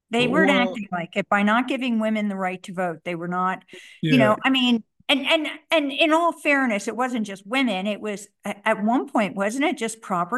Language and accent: English; Maryland, United States; Maryland, my home state, didn't ratify until 1941.